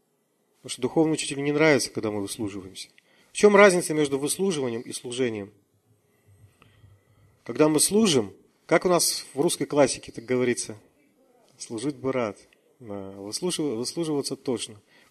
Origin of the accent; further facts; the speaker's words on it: Siberia, Russia; Мы, сибиряки, видим реже.